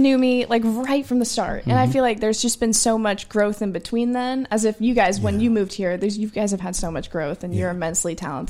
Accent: California, United States; I moved all the way from California. Mm-hmm. It's from Orange County.

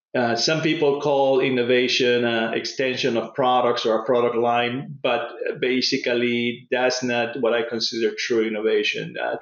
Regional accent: Lima, Peru; also born or lived in England; I'm originally from Lima, Peru.

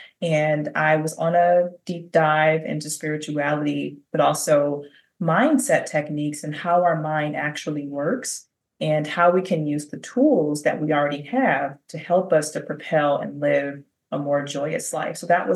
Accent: Detroit, Michigan, United States; So I grew up in Detroit, fellow native Detroiter like yourself, and I grew up in one of the roughest neighborhoods in West Detroit.

